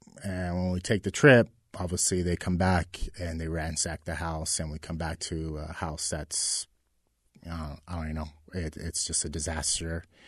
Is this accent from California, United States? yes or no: yes; California, United States; Growing up in Southern California, Fernando Valenzuela was a big deal in the '80s.